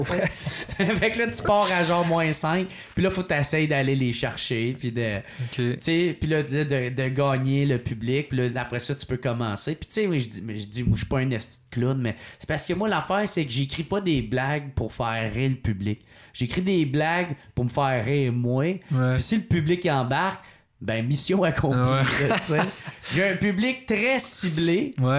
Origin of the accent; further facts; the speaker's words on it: Gatineau, Quebec, Canada; Je suis de Gatineau.